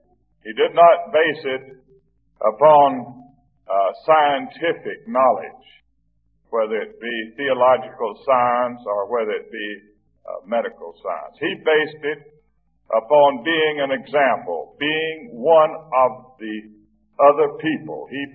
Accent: Texas, United States; born there; I was born in East Texas.

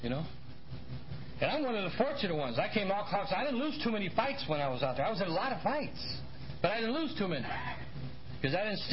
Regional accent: San Francisco, California, United States; Born and raised in San Francisco. The city by the Golden Gate.

